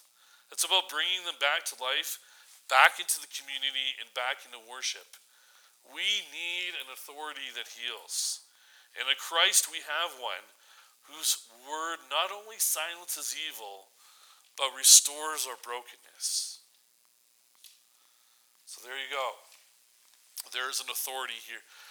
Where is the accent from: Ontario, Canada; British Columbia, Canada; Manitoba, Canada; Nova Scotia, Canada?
British Columbia, Canada; Surrey; when I tell people where I'm from, I usually tell them I'm from Vancouver. But the reality is I'm not from Vancouver, I'm from Surrey.